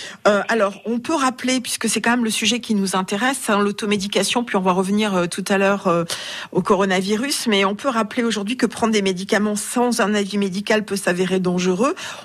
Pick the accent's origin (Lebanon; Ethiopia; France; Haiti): France; Comment vous expliquez que chez nous en France, même si on n'est pas les champions du monde